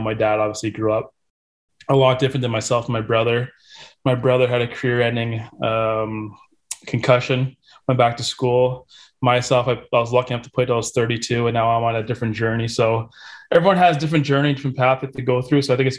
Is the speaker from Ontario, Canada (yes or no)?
yes; St. Catharines, Ontario, Canada; I think growing up in St. Catharines, I would say about eight of my teammates, their parents were firefighters or all buddies.